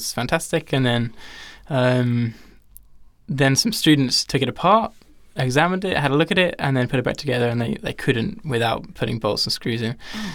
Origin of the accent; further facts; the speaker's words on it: England, United Kingdom; now in Australia; As people could probably tell by my accent already, I am English. I migrated, or I just did the Australian thing